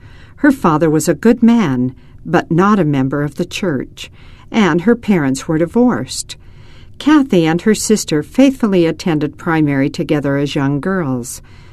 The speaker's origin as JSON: {"language": "English", "town": "Salt Lake City", "region": "Utah", "country": "United States", "tie": "born there", "said": "I was born in Salt Lake City, and my father had pioneer ancestors, so you might think my family was very active in the church."}